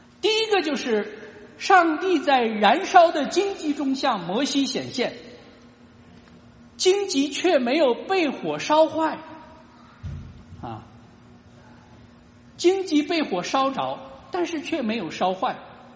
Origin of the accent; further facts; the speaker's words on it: Qinghai, China; 我小时候生活在青海，青海的山上基本上是没有树，没有树，或者人家说青海的山上不长草